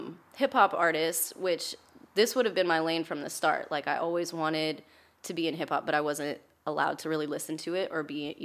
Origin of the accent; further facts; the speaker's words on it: Fort Worth, Texas, United States; I grew up in Fort Worth, Texas.